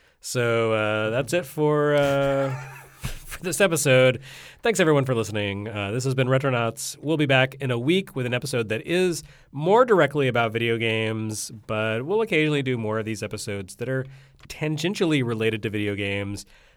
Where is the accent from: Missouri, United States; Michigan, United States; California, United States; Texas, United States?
Michigan, United States; Flint; born there; I was born in Flint, Michigan and went back there to visit family every couple of summers when I was a kid.